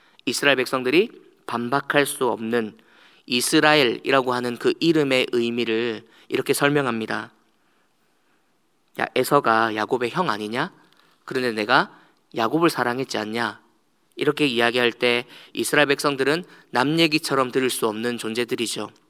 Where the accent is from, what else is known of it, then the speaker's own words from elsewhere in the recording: Gyeongsang, South Korea; 저는 경상도 남자다 보니까